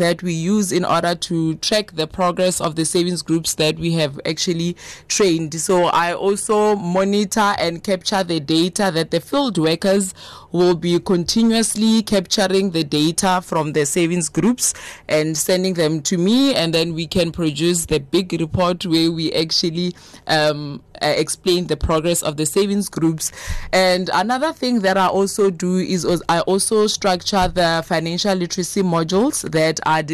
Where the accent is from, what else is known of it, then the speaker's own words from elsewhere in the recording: Namakgale, Limpopo, South Africa; And yeah, where I'm from Phalaborwa, the mining town that everyone knows, but I'm from the small township of Namakgale, where I grew up there.